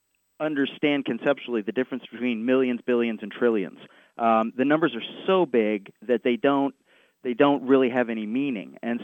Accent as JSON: {"language": "English", "region": "New England", "country": "United States", "tie": "born or raised there", "said": "because growing up in New England, we didn't have those."}